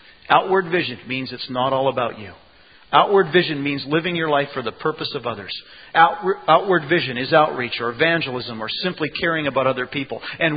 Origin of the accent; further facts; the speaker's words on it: Regina, Saskatchewan, Canada; I grew up in Regina, Saskatchewan, a city of 165,000 people at the time.